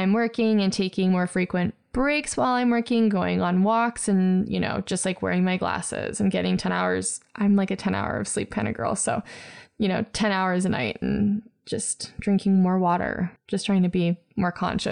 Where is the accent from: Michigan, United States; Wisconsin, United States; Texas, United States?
Michigan, United States; So, so I grew up in Michigan. Like, I don't even know if our water drinkable.